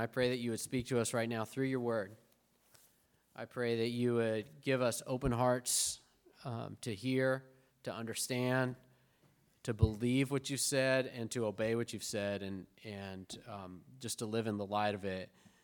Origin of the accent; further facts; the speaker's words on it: Arkansas, United States; family went to Arkansas a couple weeks ago, and I grew up there. And to be honest with you, when I was growing up in Arkansas, I thought it was normal.